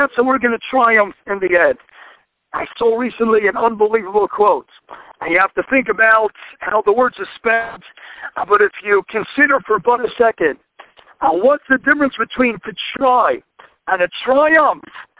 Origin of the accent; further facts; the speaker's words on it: Seattle, Washington, United States; I grew up in Seattle, Washington. We used to go out there for Mariners games.